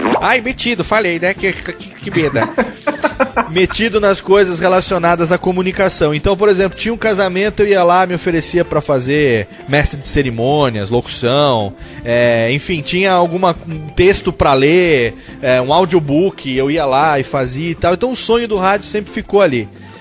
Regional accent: Serra Negra, São Paulo, Brazil; moved away as an adult; Pois bem, crescemos. Eu, com 18 anos, saí de Serra Negra, United States of Pardinho. Fui viver a minha vida, fui ser missionário religioso.

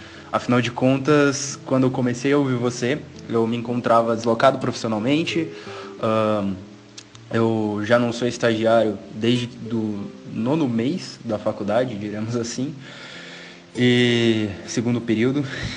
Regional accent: Curitiba, Paraná, Brazil; eu não sei se vai chegar a você essa mensagem, eu sou de Curitiba, atualmente tenho 22 anos

